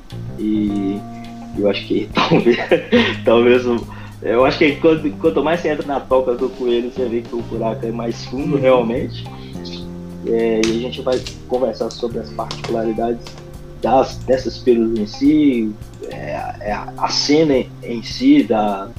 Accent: Brazil; falando sobre algumas coisas do meu ponto de vista como brasileiro

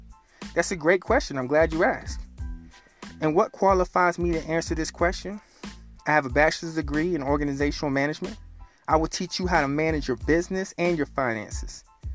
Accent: North Carolina, United States; I'm from Rough Riley, North Carolina.

